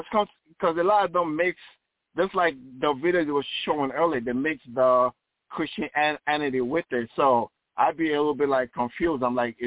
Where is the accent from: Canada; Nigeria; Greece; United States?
Nigeria; I always had a lot of questions as a youth growing up in Nigeria.